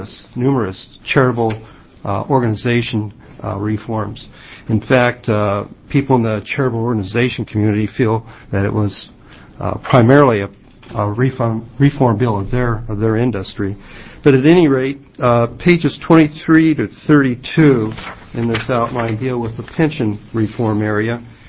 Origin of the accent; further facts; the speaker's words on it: Oregon City, Oregon, United States; Mr. Chair, members of the committee … from Oregon City.